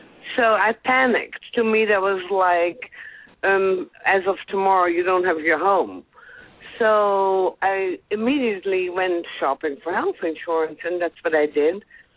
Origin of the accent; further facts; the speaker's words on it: Netherlands; English is a second language; also born or lived in Israel; now in United States; I'm from Holland